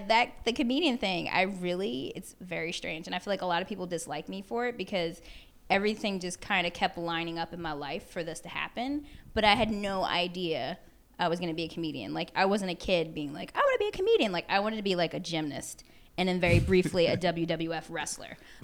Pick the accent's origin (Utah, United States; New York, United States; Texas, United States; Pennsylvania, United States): Pennsylvania, United States; Philadelphia; Yeah, I'm from West Philly. But like, I didn't really hang out in West Philly when I was growing up.